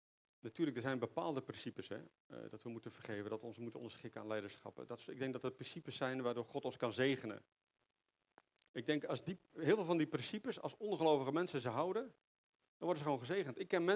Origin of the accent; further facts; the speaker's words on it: Netherlands; Ik denk dat wij als Nederlanders ook heel erg houden van waarom vragen.